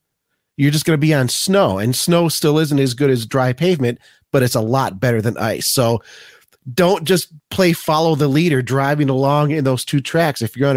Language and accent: English; Michigan, United States; because I grew up in the Lake Michigan snow belts of Michigan. I've handled snow pretty well my entire life.